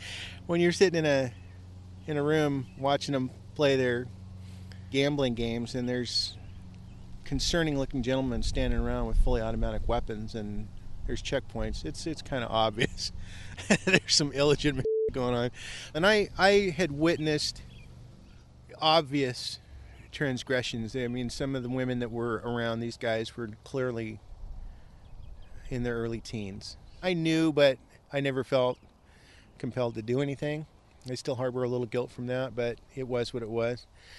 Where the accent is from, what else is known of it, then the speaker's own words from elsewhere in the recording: Scotland, United Kingdom; And I tend to seek out shade just because I'm terminally Scottish.